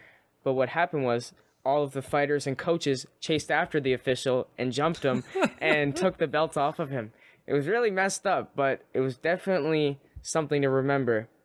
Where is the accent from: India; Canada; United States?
Canada; And I said, I'm from Canada.